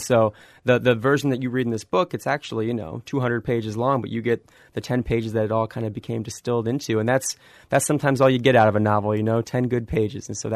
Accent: Fort Wayne, Indiana, United States; there's a small neighborhood in Fort Wayne, Indiana, which is my hometown.

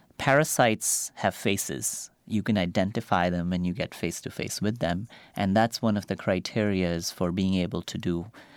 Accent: Rampur, Uttar Pradesh, India; I grew up in India, so I understand the value of not having something. And I grew up in a small town called Rampur.

